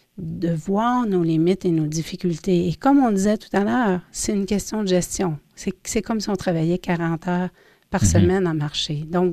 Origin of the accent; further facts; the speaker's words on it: Quebec, Canada; si nous sommes d'ici, donc nous sommes Québécois, Québécoises